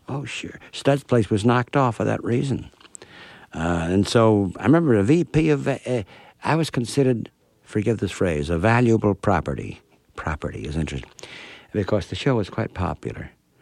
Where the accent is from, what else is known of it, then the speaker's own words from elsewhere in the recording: Chicago, Illinois, United States; You see, the Chicago newspaper guys liked me. I'm from Chicago. I'm one of theirs.